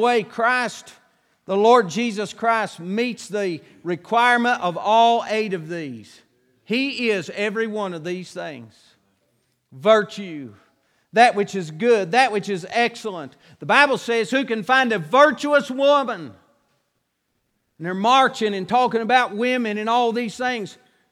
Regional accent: United States; born there; I praise God that I was born in America.

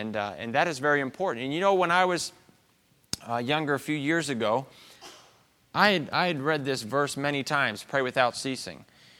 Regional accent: Guadalajara, Jalisco, Mexico; when I was growing up in Mexico in the city of Guadalajara, we went to a school that was in English, and it was a bilingual school, English and Spanish.

